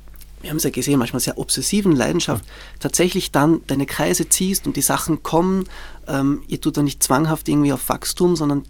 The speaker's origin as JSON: {"language": "German", "region": "Zurich", "country": "Switzerland", "tie": "born or raised there", "said": "Ich bin in Zürich aufgewachsen."}